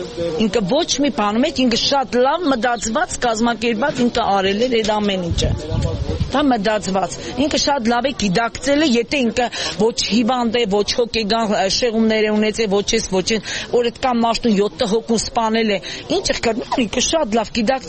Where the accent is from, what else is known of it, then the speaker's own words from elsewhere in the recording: Gyumri, Shirak, Armenia; Գյումրիի բնակիչ եմ, իծանե գյումրեցի եմ ես